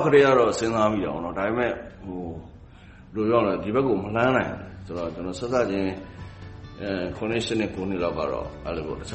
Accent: Mandalay, Mandalay Region, Myanmar; also born or lived in Yangon, Myanmar; ကျွန်တော်ကဟိုရန်ကုန်မှာမွေးတယ်မန္တလေးမှာကြီးတယ်

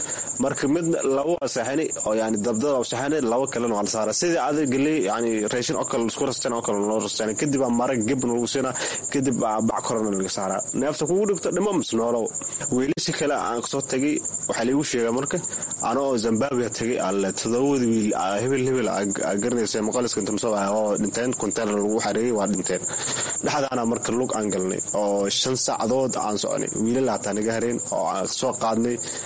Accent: Mogadishu, Banaadir, Somalia; now in Kenya; walaal macaan, horta waagi hore waxaan ka imaaday soomaaliya, khaasatan hamar xaafadnagadegna waxaa waaye saybiano.

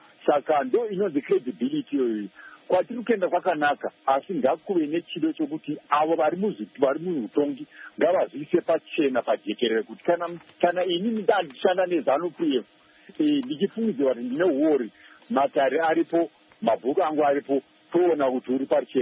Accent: Harare, Zimbabwe; I am from Harare and Zimbabwe

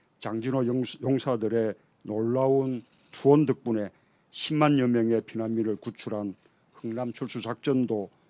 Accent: South Gyeongsang, South Korea; born there; 2년 후 저는 빅토리호가 내려준 그 제도에서 태어났습니다.

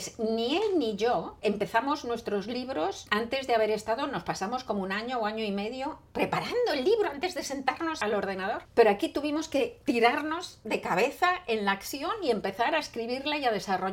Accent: Madrid, Community of Madrid, Spain; Pero yo soy de Madrid, no conozco mucho Barcelona

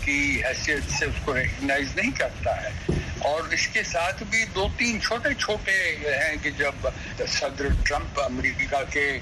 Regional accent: Jammu and Kashmir, India; جب جموں اور کشمیر کے لیے ہندوستانی سرکار نے ہماری ریاست کو, میں کشمیری ہوں

